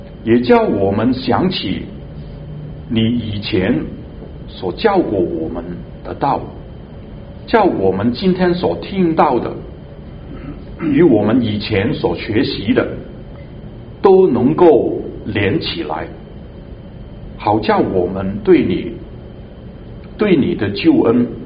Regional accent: Hong Kong; 我来自香港啊，现在香港是中国一部分了

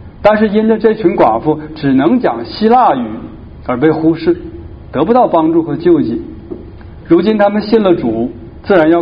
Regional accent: Northeast China, China; 就像我们东北人讲话，那很多时候别人听起来就像吵架一样。

